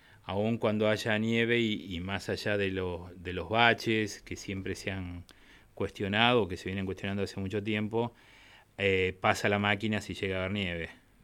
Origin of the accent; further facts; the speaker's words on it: Argentina; viste cómo somos los argentinos.